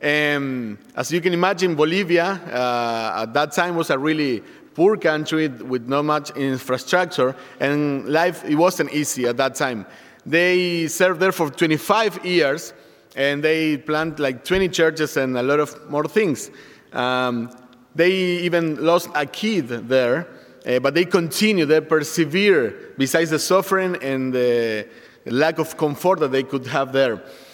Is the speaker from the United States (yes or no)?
no; Uruguay; I'm from Uruguay, a small country in South America, between Argentina and Brazil.